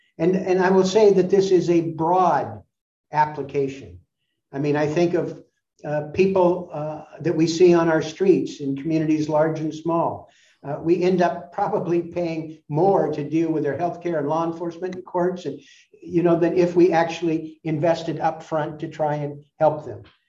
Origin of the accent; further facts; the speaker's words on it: Portland, Oregon, United States; I came home 2 years ago, having been in the East, to the worst air quality in the world in my hometown of Portland, as the smoke drifted up.